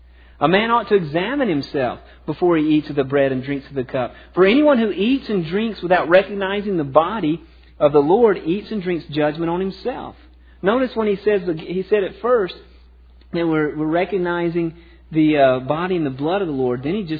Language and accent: English; the South, United States; I grew up in the South